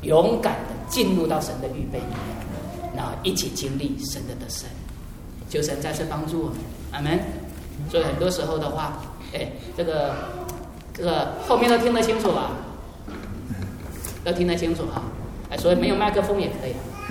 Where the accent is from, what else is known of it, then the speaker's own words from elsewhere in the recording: southern China, China; accent: southern Chinese; 我的口音哈，南方口音不是太准，对不对？